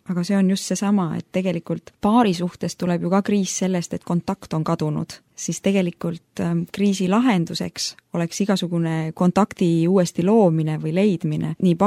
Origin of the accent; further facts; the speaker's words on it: Tallinn, Harju County, Estonia; born there; me tulime tagasi Tallinna, mis oli meie sünnikoht ja me olime kunagi elanud siin linnas ja käinud ka selles koguduses